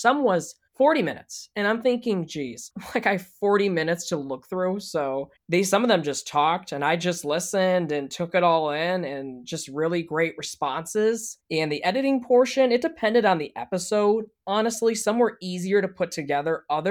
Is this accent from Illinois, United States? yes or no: yes; Chicago, Illinois, United States; I'm from Chicago, so I'm a huge Blackhawks fan.